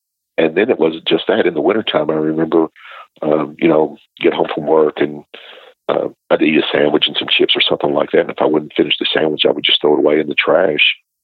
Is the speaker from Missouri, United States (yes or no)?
yes; Missouri, United States; Growing up in Missouri, I grew up in a Pentecostal church, if that will tell you anything.